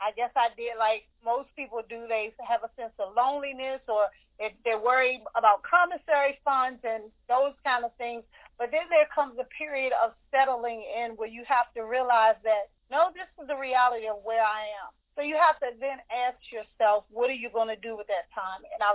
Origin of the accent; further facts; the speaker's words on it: Washington, District of Columbia, United States; Okay, I was raised in Washington, D.C., born and raised, been here my whole life.